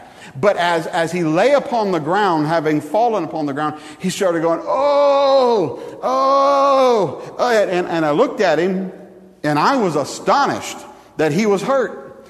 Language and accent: English; the South, United States; And, you know, I'm from the South. This could get big, you know.